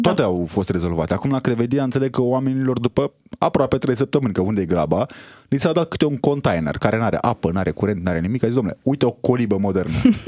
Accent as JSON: {"language": "Romanian", "country": "Romania", "said": "Suntem români."}